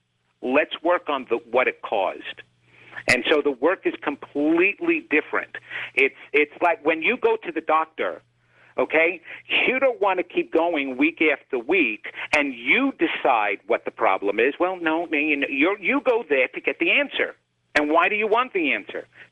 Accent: New York, United States; Yeah, you're on the West. I'm from the East. It is so hard breaking through another New Yorker

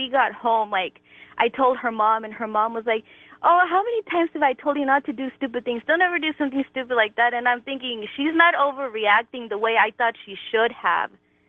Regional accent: Bellflower, California, United States; I'm 22, and I'm from Bellflower, California.

